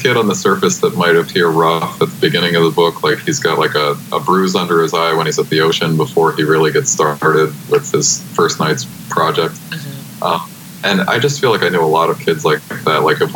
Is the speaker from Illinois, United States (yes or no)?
no; New York, United States; Like the kids that are growing up on Long Island like I did